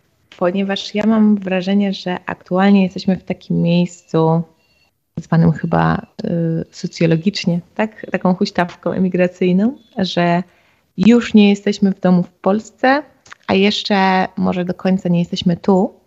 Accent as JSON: {"language": "Polish", "town": "Lublin", "region": "Lublin Voivodeship", "country": "Poland", "tie": "born or raised there", "lives_now": "Australia", "said": "To jest moja rodzina, moje dzieciństwo, moje właśnie Lublin, studia, ale z drugiej strony ogromna część mojego życia to już jest Australia."}